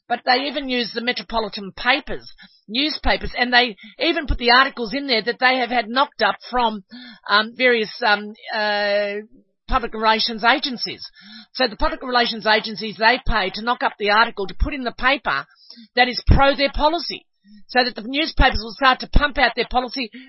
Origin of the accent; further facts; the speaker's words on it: Australia; I think, behoves us, as Australian public. We need to make our democracy work and function